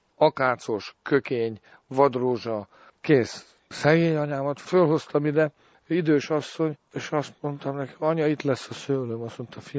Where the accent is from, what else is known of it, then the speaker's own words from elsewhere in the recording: Baranya, Hungary; Én 150 kilométerrel arrébb születtem, ott éltem Baranyában, Szendénesen.